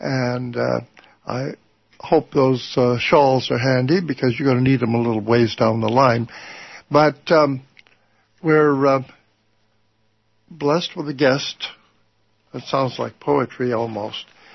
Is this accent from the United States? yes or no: yes; New York, United States; I'm originally a New Yorker, and it took me many, many years to think of Chicago as being back east.